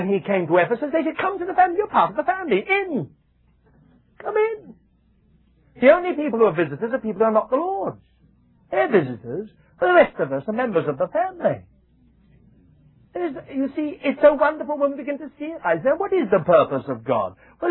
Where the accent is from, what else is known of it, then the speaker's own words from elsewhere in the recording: United Kingdom; now in Richmond, United Kingdom; I'm not a British brother. I'm a brother from Britain.